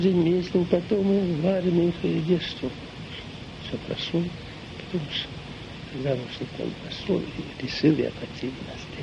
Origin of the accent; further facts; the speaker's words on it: Subbotino, Kursk Oblast, Russia; born there; Курская область, станция Солнцева, село Субботино. Родился я. 1928 года, помню еще, 20, в апреле месяце.